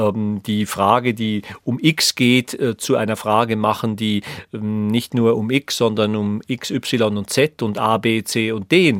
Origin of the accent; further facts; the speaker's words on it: Switzerland; Es wird Sie vielleicht nicht erstaunen, dass ich als Schweizer eine große Vorliebe für das direktdemokratische System habe